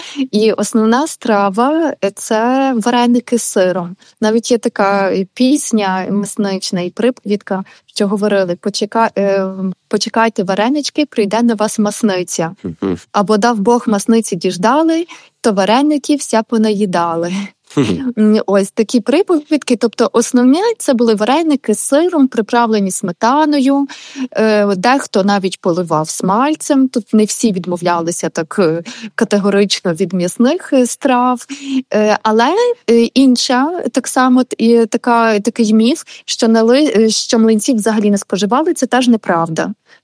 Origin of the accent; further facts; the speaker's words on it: Lviv, Lviv Oblast, Ukraine; У мене, наприклад, на Опілі, тобто я зі Львова